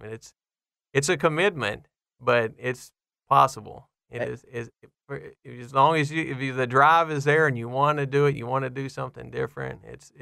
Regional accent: Texas, United States; You know, I'm born and raised in Texas. No Scottish really in me.

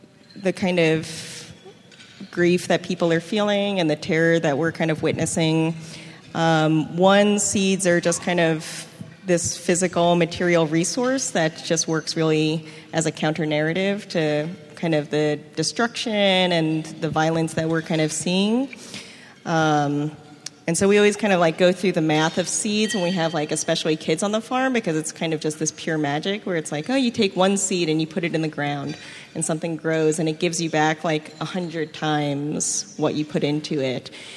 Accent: Long Island, New York, United States; From Long Island.

